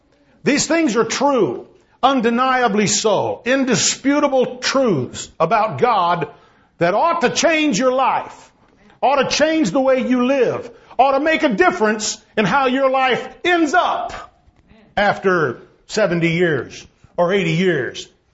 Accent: San Antonio, Texas, United States; And of course, I'm not used to snow because I'm from San Antonio, and if it snows, it's a big deal, you know.

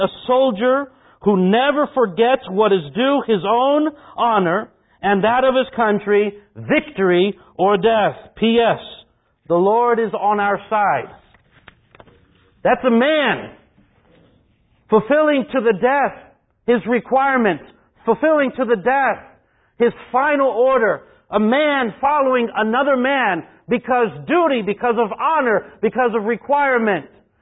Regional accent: Texas, United States; I mean, we're from Texas, and we remember, we're in San Antonio. So we know the Alamo.

